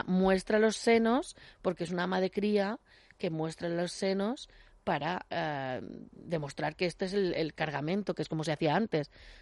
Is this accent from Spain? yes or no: yes; Barcelona, Catalonia, Spain; porque yo soy de Barcelona, en ese caso